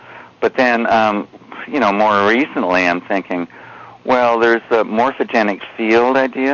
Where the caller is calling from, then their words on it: British Columbia, Canada; from Vancouver Island.